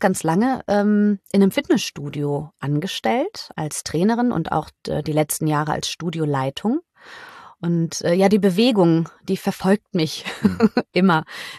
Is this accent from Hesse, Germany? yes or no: yes; Bad Soden, Hesse, Germany; born there; now in Düsseldorf, Germany; Genau, im Taunus, ja.